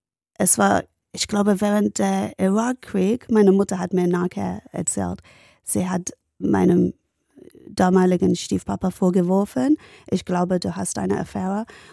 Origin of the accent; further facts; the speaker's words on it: Ilford, London, United Kingdom; also born or lived in Barking; Ich bin nicht nur East London, sondern Nordost-East London, fast Essex. Aha. Also ich bin in Barking geboren und in Ilford groß geworden.